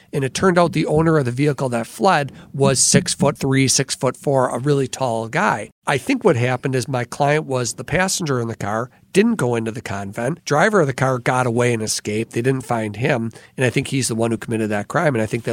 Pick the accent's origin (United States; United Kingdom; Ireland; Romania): United States; Waukesha, Wisconsin; And I am born and raised in Waukesha.